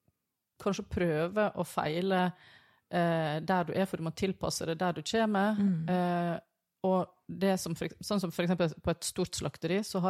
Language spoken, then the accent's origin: Norwegian; Vestland, Norway; der jeg kommer ifra selge I Sogn og Fjordane på Stadthalløya.